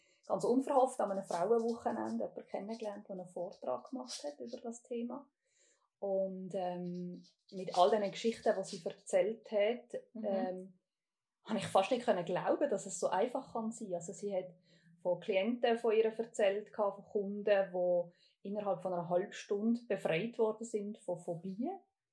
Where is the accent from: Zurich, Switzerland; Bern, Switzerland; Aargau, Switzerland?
Aargau, Switzerland; now in Central Switzerland, Switzerland; Wie ihr vielleicht schon gehört, ich komme ursprünglich aus dem Fricktal. Bin aber mittlerweile in der Zentralschweiz daheim.